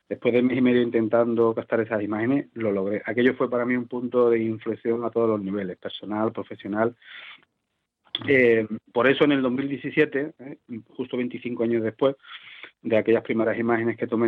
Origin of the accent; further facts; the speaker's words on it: San Roque, Andalusia, Spain; se cree que es mi pueblo natal, San Roque.